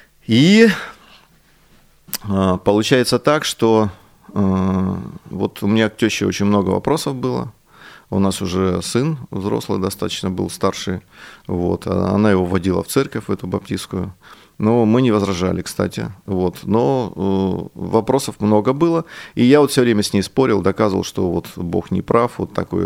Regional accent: Krasnodar, Krasnodar Krai, Russia; Я-то вообще-то родился не на Украине, я родился в Краснодаре. Это мой родной город.

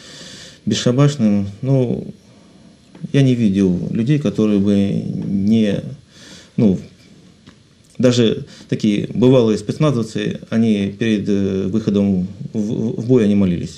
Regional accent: Rostov-on-Don, Rostov Oblast, Russia; мы поехали в Ростов-на-Дону, мой родной город.

